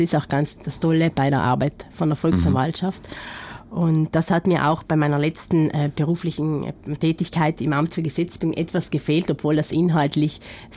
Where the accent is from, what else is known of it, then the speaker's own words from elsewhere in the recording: Bolzano, Trentino-Alto Adige, Italy; Ich bin eine Bozenerin, also ich bin in Bozen aufgewachsen. Meine Mutter ist allerdings aus dem Pustertal.